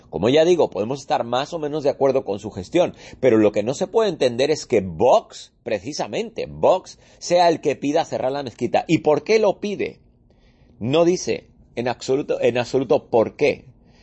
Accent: Spain; Yo soy español, yo nací en España

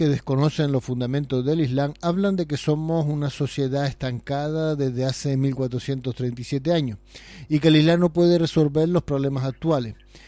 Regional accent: Canary Islands, Spain; yo te digo como canario, efectivamente, la distancia que estamos del resto de España

